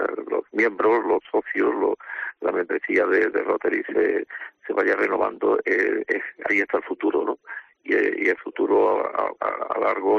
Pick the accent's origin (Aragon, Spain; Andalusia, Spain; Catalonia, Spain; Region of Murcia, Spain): Andalusia, Spain; Morón de la Frontera; yo nací en un pueblo cerca de Sevilla, Morón de la Frontera. Uh-huh. Y bueno, soy por tanto sevillano y de pueblo